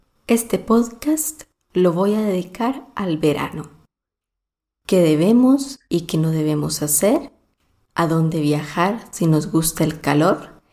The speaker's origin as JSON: {"language": "Spanish", "country": "Colombia", "said": "Si estás espacialmente ubicado en Colombia, voy a lanzarte esta pregunta. ¿Qué país, inmenso en extensión selvática y fronterizo con mi país, tiene una de las mejores playas?"}